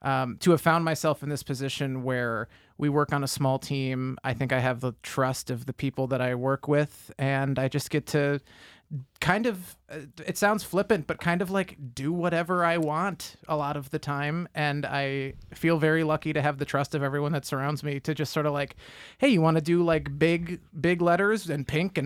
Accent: Rochester, New York, United States; So I was born and raised in Rochester, and I went to school at RIT.

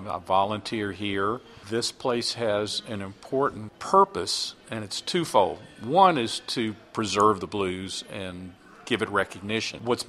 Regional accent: Memphis, Tennessee, United States; And growing up in Memphis, you know, we would lie about our age to get in clubs and stuff like that.

